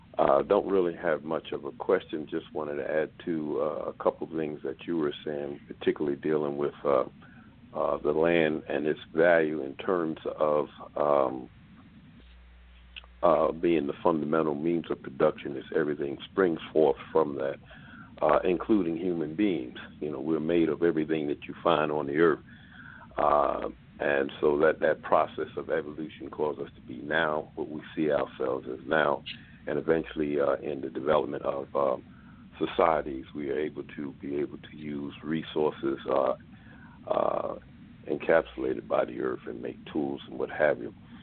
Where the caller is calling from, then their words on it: Baltimore, Maryland, United States; I'm calling from Baltimore, Maryland.